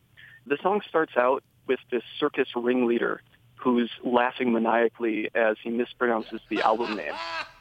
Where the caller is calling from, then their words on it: Golden, Colorado, United States; from Golden, Colorado